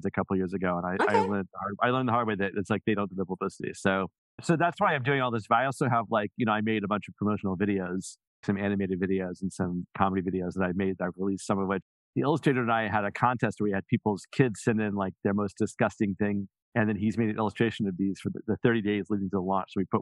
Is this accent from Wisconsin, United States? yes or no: no; Atlanta, Georgia, United States; I'm going to my hometown of Atlanta